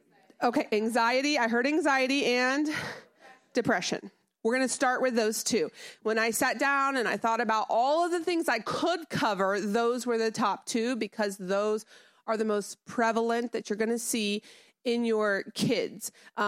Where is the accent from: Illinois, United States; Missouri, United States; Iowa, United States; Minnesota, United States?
Missouri, United States; Springfield; I actually was raised in Missouri. I come from the Springfield area.